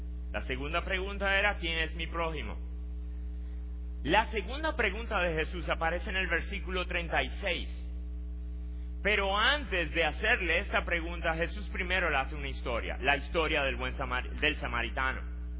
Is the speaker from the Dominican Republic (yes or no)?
yes; Dominican Republic; Nosotros como dominicanos decimos: el agua no se le niega a nadie.